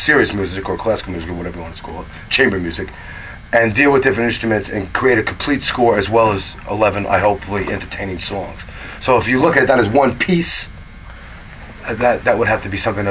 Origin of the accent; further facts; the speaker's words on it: New Rochelle, New York, United States; I was raised in New Rochelle primarily, right.